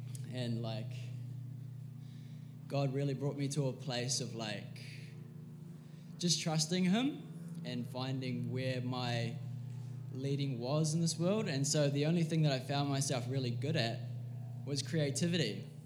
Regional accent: Auckland, New Zealand; also born or lived in Utah, United States; I was born in Utah, USA, so I am American, but I grew up in the eastern suburbs of Auckland.

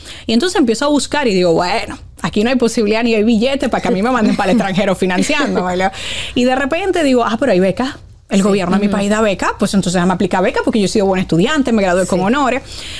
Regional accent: Dominican Republic; accent: Dominican; Yo llamaba con mi acento dominicano cuando mi mamá me dice, búscate la vida

